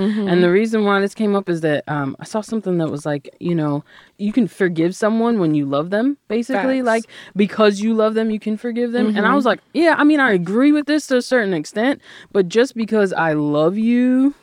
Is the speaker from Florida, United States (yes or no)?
yes; Florida, United States; I'm from Florida. I always start with that because it matters. You'll hear it in how I talk